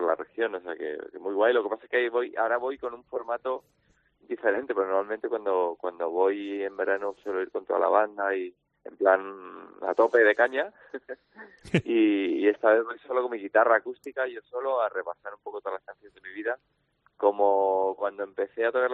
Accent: Madrid, Community of Madrid, Spain; yo soy madrileño, pero soy mar cristaleño también

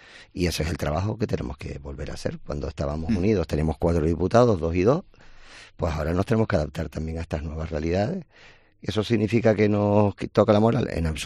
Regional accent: Canary Islands, Spain; nosotros, como pueblo canario, tenemos que reflexionar.

